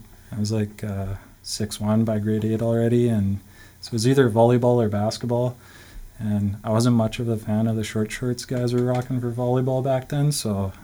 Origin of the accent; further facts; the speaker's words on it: Winnipeg, Manitoba, Canada; I was born and raised in Treaty 1 territory in Winnipeg, Manitoba, and I'm a proud Winnipegger.